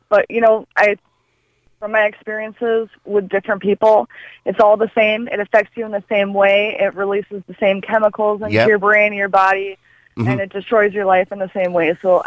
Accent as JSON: {"language": "English", "region": "Minnesota", "country": "United States", "lives_now": "Ireland", "said": "I'm from Minnesota still."}